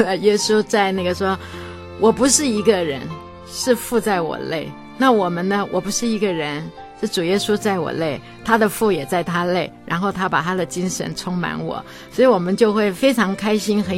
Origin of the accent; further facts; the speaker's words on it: China; 那一般我们中国人是比较重视技术啊艺术啊